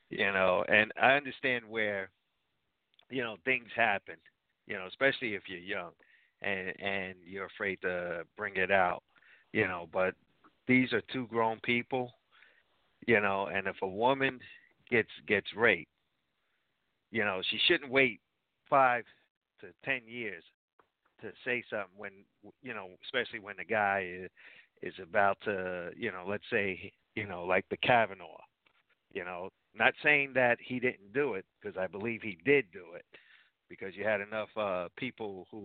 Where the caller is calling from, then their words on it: New Jersey, United States; from New Jersey.